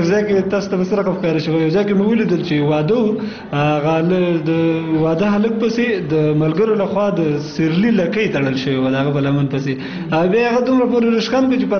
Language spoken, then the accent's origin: Pashto; Kunar, Afghanistan; تا ته ما مخکې وویل چې زه اصلا د کونړ ولایت اوسیدونکی یم. ګوره ما په نورستان کې وخت هم تیر کړی